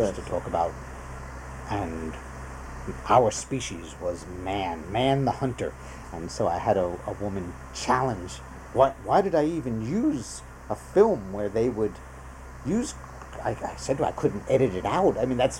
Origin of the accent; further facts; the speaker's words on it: New York, United States; I can contrast them both to Stanford and to growing up in New York.